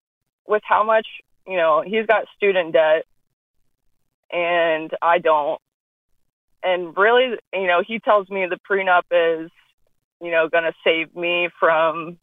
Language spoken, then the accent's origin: English; Virginia, United States; I'm 28 from Virginia.